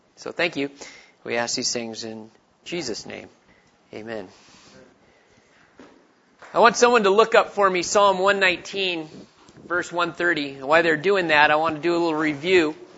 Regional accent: West Virginia, United States; born there; I told you I was born in West Virginia. Tonight I'm going to read out of the West Virginia Bible.

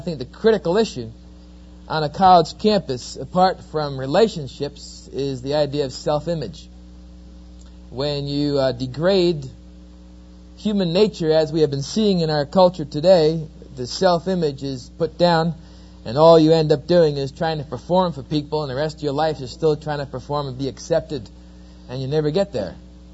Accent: New Jersey, United States; now in Oklahoma, United States; as you can tell from my accent, I'm not quite a native of Oklahoma. I'm an Easterner. I'm from New Jersey, or New Jersey, depends how you want to pronounce it.

